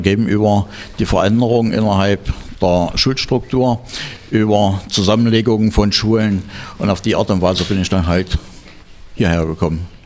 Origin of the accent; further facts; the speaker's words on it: Heiligenstadt, Thuringia, Germany; also born or lived in Halle; now in Erfurt, Germany; Ursprünglich komme ich vom Eichsfeld, aus dem ehemaligen Kreis Heiligenstadt. Habe dann in Halle studiert und danach dann hier in Erfurt angefangen mit Arbeiten als Lehrer.